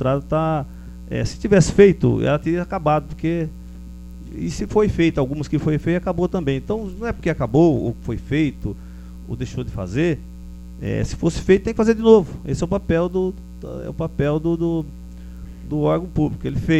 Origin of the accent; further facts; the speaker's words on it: Brazil; nós que somos aqui do Brasil